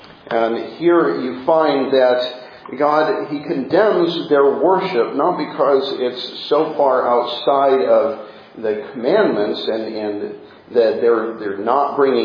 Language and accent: English; Midwest, United States; now in South Carolina, United States; growing up in the North and the Midwest, it was more about professional sports, professional football, professional basketball. And then after I moved south, I realized that college football was where it was at, and especially living in South Carolina